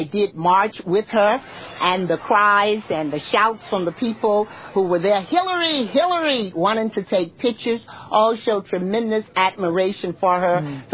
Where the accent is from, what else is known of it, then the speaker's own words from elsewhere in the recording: Alabama, United States; I will be doing all that I can, including in my home state of Alabama